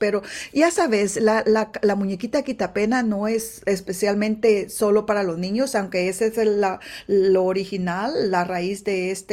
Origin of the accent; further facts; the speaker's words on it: Guastatoya, El Progreso, Guatemala; Guastatoya es donde yo nací y crecí, y es la escuela donde yo concluí los grados primordiales, los grados de elementarios.